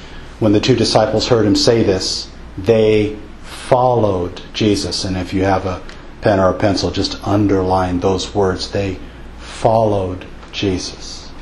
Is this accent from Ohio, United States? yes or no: no; Los Angeles, California, United States; You know, I come from Los Angeles, and there are many movie stars, famous people in Los Angeles.